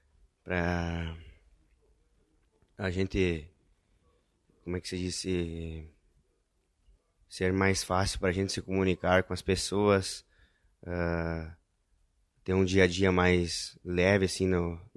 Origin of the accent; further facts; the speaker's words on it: Alto Alegre, Brazil; Venho da cidade de Alto Alegre. tenho 29 anos, né?